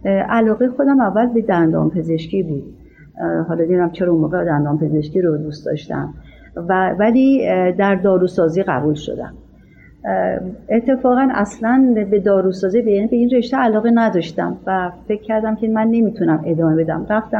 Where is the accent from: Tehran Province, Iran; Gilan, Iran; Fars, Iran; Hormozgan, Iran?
Tehran Province, Iran; Tehran; also born or lived in Isfahan; ما اومدیم دوباره تهران. در تهران من تحصیلات ابتدایی و دبیرستان خودم رو انجام دادم.